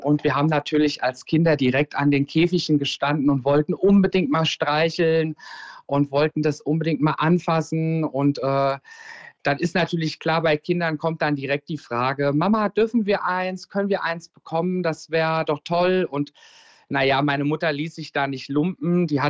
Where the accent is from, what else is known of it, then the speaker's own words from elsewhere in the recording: Hesse, Germany; Also ich bin ganz wunderbar auf dem Land aufgewachsen tatsächlich, und zwar in dem wunderbaren Lahn-Dill-Kreis. Das ist das Dreiländereck in Hessen, und bin bei meiner Mama und bei meinen Großeltern aufgewachsen